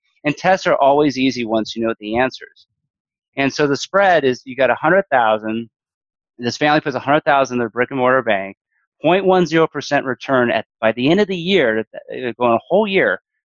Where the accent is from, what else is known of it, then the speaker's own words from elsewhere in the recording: Morristown, New Jersey, United States; I grew up in Morristown, New Jersey, and I always thought it'd be so cool to be like a rancher, work on a farm.